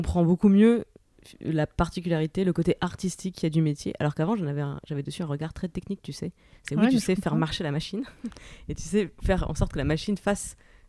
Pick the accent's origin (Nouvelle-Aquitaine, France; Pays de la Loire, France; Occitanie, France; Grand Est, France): Grand Est, France; Je me moque, mais je viens de Moselle.